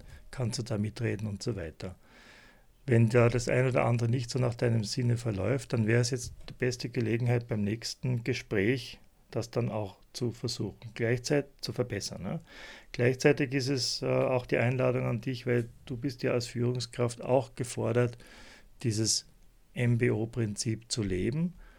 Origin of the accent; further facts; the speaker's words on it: Austria; oder bei uns in Österreich würde man sagen, den Portier